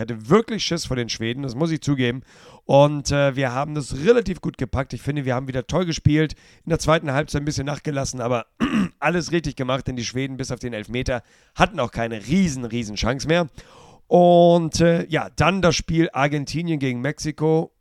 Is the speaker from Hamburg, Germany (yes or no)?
yes; Hamburg, Germany; als Hamburger meine Sympathie natürlich Buller Rouge und Van der Vaart